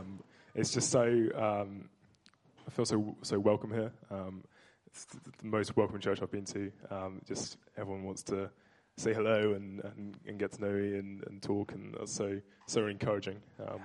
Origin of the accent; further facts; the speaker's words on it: Yeovil, South West England, United Kingdom; So I grew up in Yeovil in Somerset, so down southwest, about 3 hours from here.